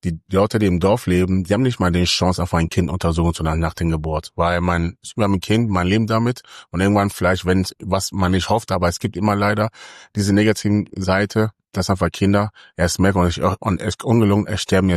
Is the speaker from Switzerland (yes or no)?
no; Ghana; now in Germany; Ich bin in Ghana geboren, bin in Ghana aufgewachsen, bis ich jung bin ich nach Deutschland gekommen.